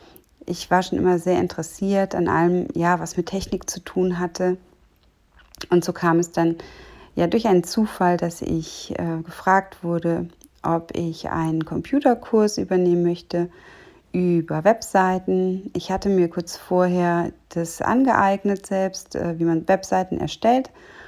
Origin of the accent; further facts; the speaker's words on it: Cologne, North Rhine-Westphalia, Germany; born there; Ich bin 1976 in Köln geboren.